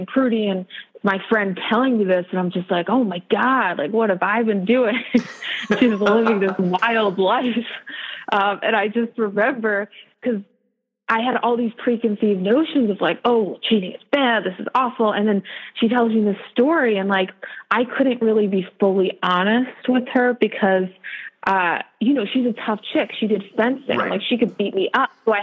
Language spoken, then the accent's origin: English; Ardmore, Pennsylvania, United States; And I said, you know, I'm from Ardmore, PA.